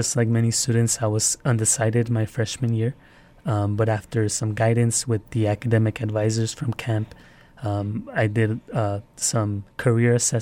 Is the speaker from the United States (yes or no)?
yes; Deming, New Mexico, United States; So I go out to my hometown, Deming, and other areas in southern New Mexico, and I talk to students.